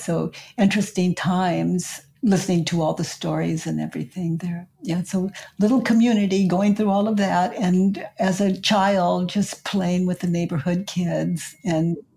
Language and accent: English; Needles, California, United States; now in Ojai, United States; This little tiny desert town on the border of, now I don't even think it's a town with neighborhoods anymore, but it was a little town called Needles.